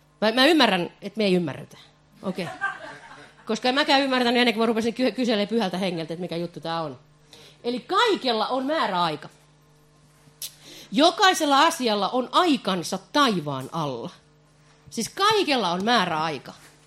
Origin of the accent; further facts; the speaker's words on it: Valkeakoski, Pirkanmaa, Finland; Mä oon hämäläinen. Mä en tiedä, ootteko te, mutta mä oon Valkeakoskelle syntynyt, niin mä oon vähän hias.